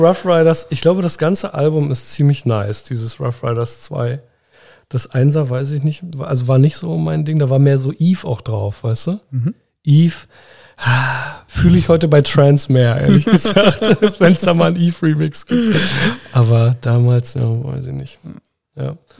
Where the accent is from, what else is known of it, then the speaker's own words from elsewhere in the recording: Berlin, Germany; Ich komme aus Berlin-Marzahn.